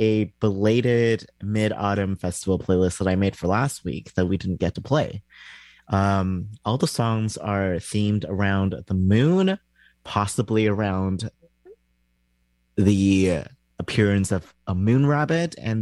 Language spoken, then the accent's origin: English; Canada; which I can't even do because I'm Canadian.